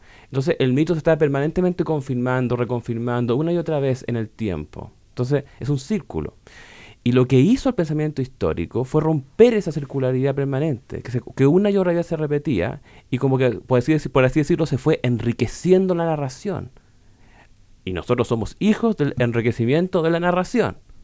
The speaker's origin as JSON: {"language": "Spanish", "country": "Chile", "said": "Y tenemos una serie de personajes, de procesos asociados a nuestro carácter desde chileno. Somos también latinoamericanos, sudamericanos, pertenecemos a una región, pertenecemos además a la región del Pacífico"}